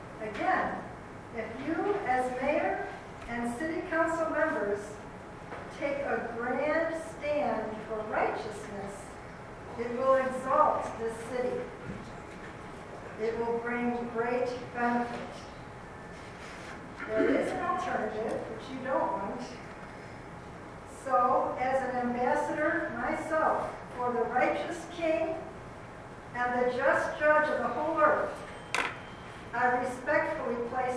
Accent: Plano, Texas, United States; from Plano.

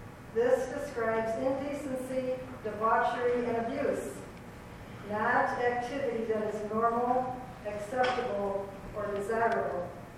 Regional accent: Plano, Texas, United States; I'm from Plano.

